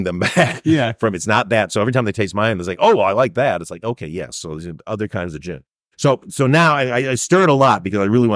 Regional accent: United States; First of all, I'm an American, and so clearly we love our ice.

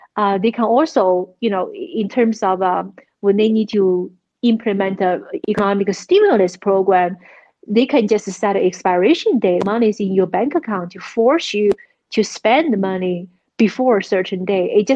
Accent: United States; So as American, at least we have a choice not to use your technology.

